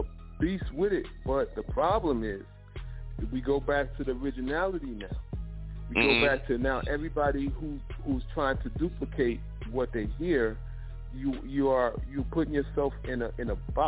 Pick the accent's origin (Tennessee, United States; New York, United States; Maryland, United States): New York, United States; now in Delaware, United States; from my city, I'm from New York, but I reside in Delaware now.